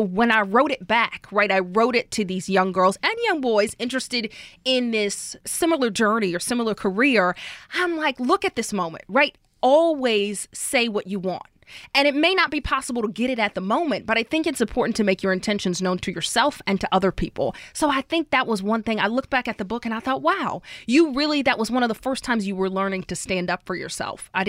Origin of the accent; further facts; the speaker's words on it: New Orleans, Louisiana, United States; it's amazing to be working in New Orleans on TV in my hometown.